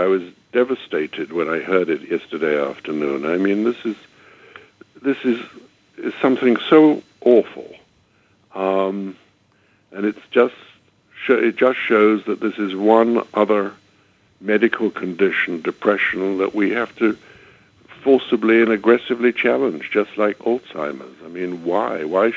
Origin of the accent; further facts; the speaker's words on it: London, United Kingdom; moved away; You know, I was born and raised in London, and I left it in 1980, and it's changed considerably